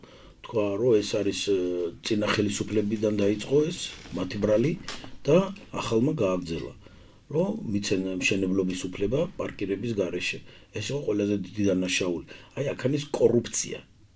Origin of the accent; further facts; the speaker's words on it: Batumi, Adjara, Georgia; მე გავიზარდე ძველ ბათუმში და ვიცი სად რა როგორ. ყველა ეზოში ვართ ნამყოფი ჩვენ და ყველა ეზოში ვიღავით გაზდილი და დავრბოდით. და ამიტომ 5-6 ენაზე ვსაუბრობდით ბავშვობაში ჩვენ.